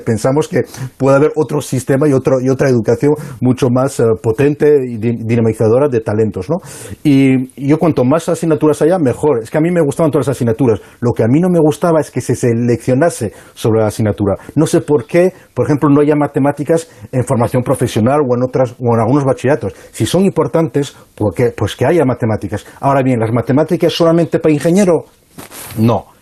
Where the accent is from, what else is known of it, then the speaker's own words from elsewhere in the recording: Paris, Île-de-France, France; Mira, yo me crié en París, ¿no? En Francia